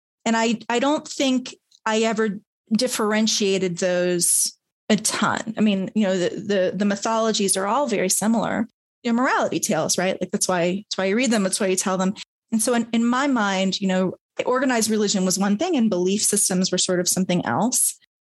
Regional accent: South Carolina, United States; also born or lived in Hawaii / Boston area / Northern Virginia; So I grew up in a military family. My father was in the Navy. So I was born in Hawaii. And when I was young, we moved outside of the Boston area. Then to South Carolina.

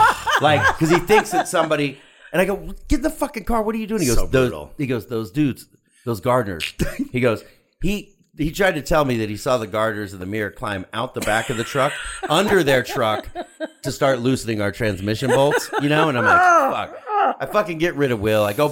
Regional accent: Covina, California, United States; But you got to remember, I'm from Covina.

